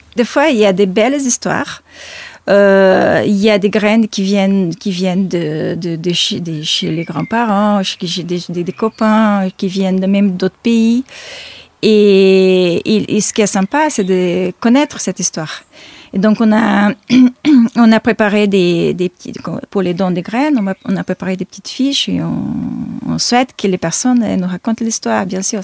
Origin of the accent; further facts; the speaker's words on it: Brazil; Et j'ai continué dans l'exotisme, je suis brésilienne.